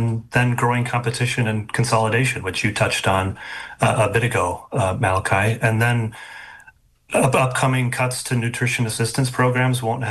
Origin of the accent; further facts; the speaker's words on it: Chisholm, Minnesota, United States; I grew up in Chisholm, Minnesota, and my first job was actually at a grocery store at Jubilee Foods, which is still around.